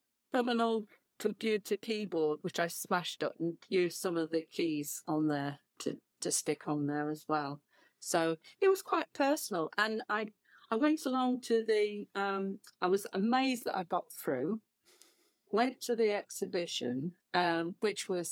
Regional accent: Northampton, East Midlands, United Kingdom; I come from Northampton, so everybody there, near enough everybody, involved in working with leather.

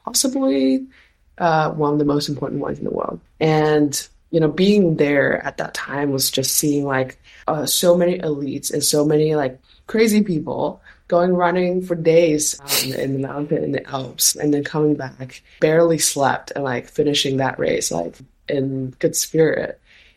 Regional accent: China; moved away; as I was born in China, I'm Chinese, and Silk Road has like a significant historical meaning to me, for as someone who like was born in the East and like moved to the West.

